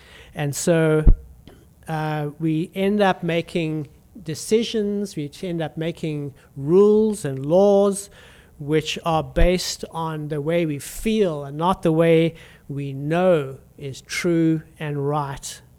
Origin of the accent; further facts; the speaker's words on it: South Africa; also born or lived in Zambia / Malawi / Zimbabwe; I received a lot of preferential treatment as a white person growing up in South Africa.